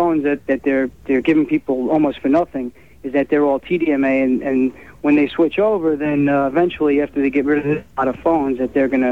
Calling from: New Jersey, United States; New Jersey.

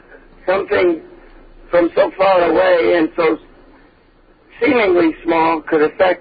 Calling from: Wading River, New York, United States; I'm calling from Wading River.

